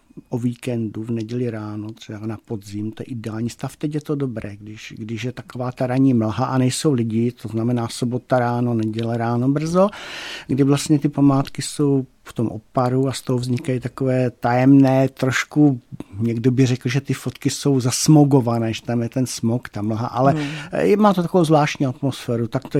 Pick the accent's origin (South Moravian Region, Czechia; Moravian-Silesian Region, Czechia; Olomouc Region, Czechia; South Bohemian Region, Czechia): Olomouc Region, Czechia; Mutkov; born there; No tak ono je to moje rodiště. Já jsem se tam narodil, tak ten vztah tím je dán, že vlastně ten Mutkov. Vždycky se mi tam líbilo, ta obec je malinká.